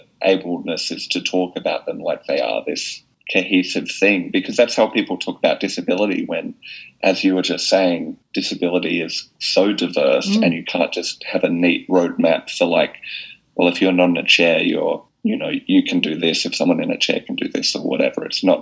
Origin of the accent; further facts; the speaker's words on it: Perth, Western Australia, Australia; we're both from Perth, which I do consider a geographic disability, actually.